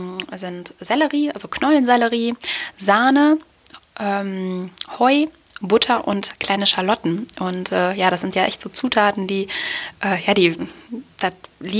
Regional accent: Osnabrück, Lower Saxony, Germany; ich komme aus Osnabrück

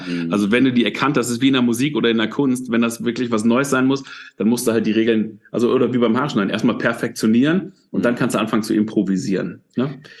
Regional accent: Dinslaken, North Rhine-Westphalia, Germany; born or raised there; also born or lived in Mülheim an der Ruhr

